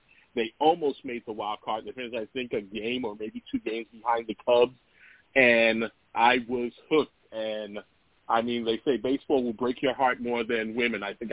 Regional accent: Brooklyn, New York, United States; also born or lived in Arizona; my mother tells me that I was raised in Brooklyn. I was actually born in Arizona.

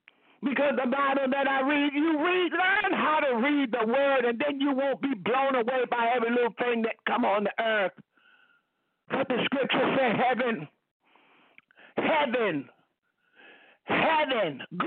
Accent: New York, United States; I'm glad I'm from New York. That's my home state. We got some caring people in that state that cares about what happened to the just and the unjust.

